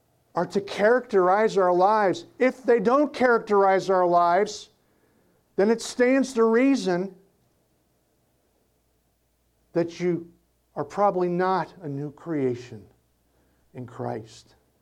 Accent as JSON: {"language": "English", "region": "the South", "country": "United States", "tie": "born there", "said": "Of course I love Jesus. I was born in the South."}